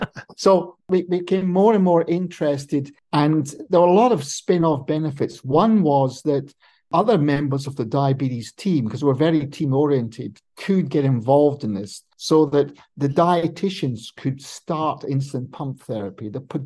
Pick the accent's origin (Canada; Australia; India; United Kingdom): United Kingdom; Scotland; now in United States; And as a Scotsman arriving in the Golden State, I started to look into this